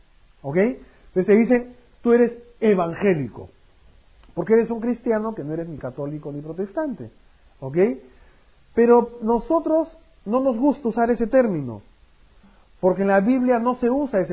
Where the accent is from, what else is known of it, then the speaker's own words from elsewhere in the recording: Lima, Peru; Yo soy peruano, ¿no? Soy limeño, soy cristiano, solamente cristiano.